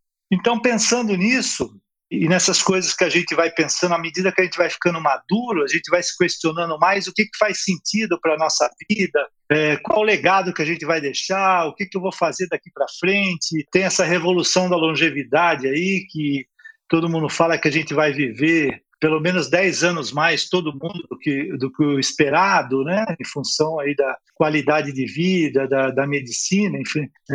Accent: Santos, São Paulo, Brazil; born there; sou nascido em Santos

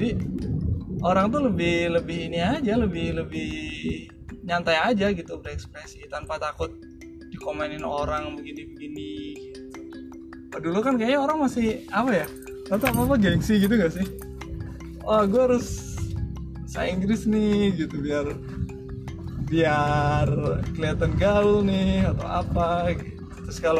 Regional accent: Riau, Indonesia; accent: Javanese (medok); Ini suara gue bukan gue medok-medokin ya, emang suara gue tuh medok. Jadi walaupun gue lahir dan besar di Sumatera, itu gue nggak, kalau gue bilang, oh gue tuh orang Riau gitu, itu orang-orang udah gak percaya.

